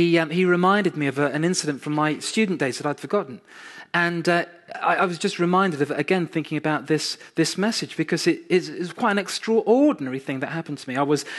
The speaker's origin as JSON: {"language": "English", "town": "York", "region": "Yorkshire and the Humber", "country": "United Kingdom", "tie": "born or raised there", "said": "when I was growing up in York, cycling on the pavement"}